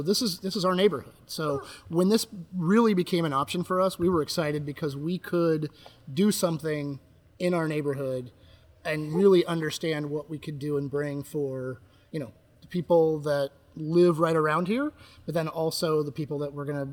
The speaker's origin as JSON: {"language": "English", "region": "Kansas", "country": "United States", "tie": "born or raised there", "also_born_or_lived": "South Carolina", "lives_now": "Chicago, United States", "said": "So we grew up in Kansas."}